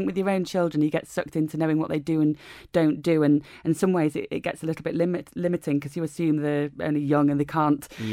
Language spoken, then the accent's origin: English; Harrogate, Yorkshire and the Humber, United Kingdom; also born or lived in Knaresborough; I think I was born in Knaresborough, actually. Lived in Knaresborough for a couple of months, and since then lived in Harrogate. So I always think of Harrogate as my hometown.